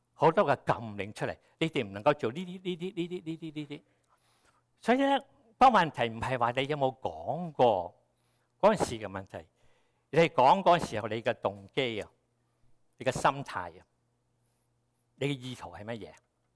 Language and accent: Cantonese; China; 我哋中國人好多時咧，就算唔係男都好咧